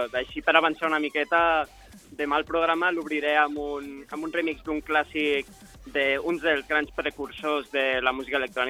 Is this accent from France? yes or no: no; Andorra; com a andorrà